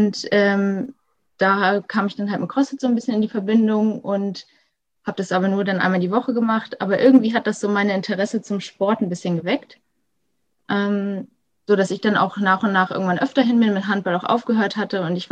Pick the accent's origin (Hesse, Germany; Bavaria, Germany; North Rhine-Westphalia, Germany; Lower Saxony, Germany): Lower Saxony, Germany; ich komme aus der Lüneburger Heide, so knapp 30 Minuten unter Hamburg wohne ich.